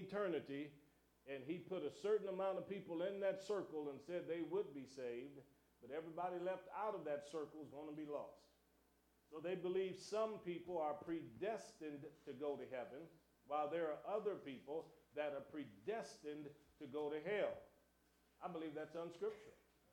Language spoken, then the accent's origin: English; Cleveland, Ohio, United States; Now myself, growing up in Cleveland, Ohio, all of my folks, though, from Alabama, from the South, but growing up in Cleveland, Ohio